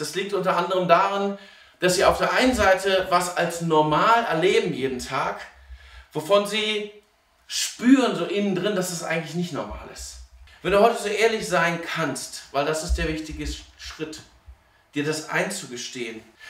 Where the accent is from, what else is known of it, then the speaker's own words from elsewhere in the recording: Berlin, Germany; Ich bin in einem Umfeld groß geworden, das man mit ruhigem Gewissen Ghetto nennen kann. Wenn ich heute sage, ich habe meine Kindheit in Zehlendorf verbracht